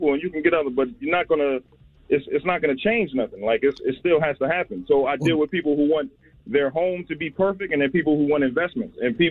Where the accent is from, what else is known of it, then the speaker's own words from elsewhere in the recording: New Jersey, United States; now in Atlanta, United States; I'm from Jersey. I'm in Atlanta right now, though.